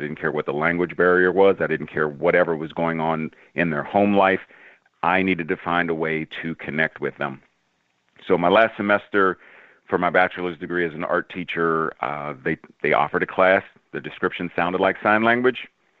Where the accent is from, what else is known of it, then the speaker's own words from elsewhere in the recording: Pittsburgh, Pennsylvania, United States; I grew up in Pittsburgh, so Mr. Rogers' Neighborhood, which was filmed in Pittsburgh, you know, I ran into Fred Rogers at least 2 or 3 times